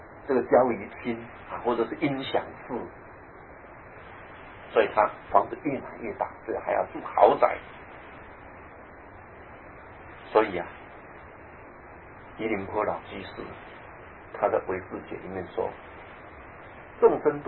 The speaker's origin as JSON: {"language": "Chinese", "region": "Yilan County", "country": "Taiwan", "tie": "born or raised there", "said": "尤其在我们乡下那个地方，在宜兰县那个地方，几乎都是过这样的日子。"}